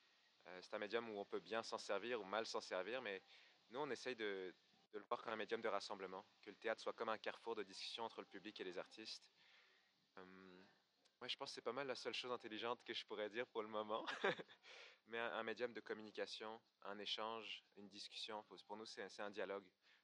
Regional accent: Quebec, Canada; accent: Québécois; Moi, j'ai un petit accent à côté de la Chine qui vient du Québec. J'ai un accent québécois un petit peu.

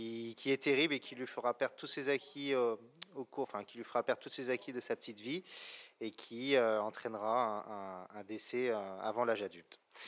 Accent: Roanne, Auvergne-Rhône-Alpes, France; on est originaire de Roanne, plus précisément on habite au Coteau.

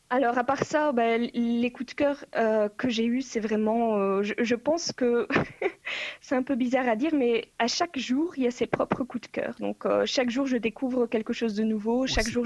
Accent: Albec, Wallonia, Belgium; j'ai pas grandi à Moucron à proprement parler. J'ai grandi à Albec, qui est vraiment dans la campagne, donc au milieu des vaches, là, du coup. C'est à 10 minutes en voiture de Moucron, à peu près.

